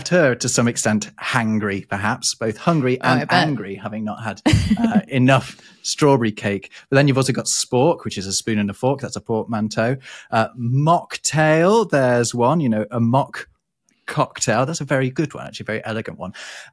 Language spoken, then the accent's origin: English; Derby, East Midlands, United Kingdom; I once went with my wife, who is French, to a pretty down market restaurant in my hometown of Derby.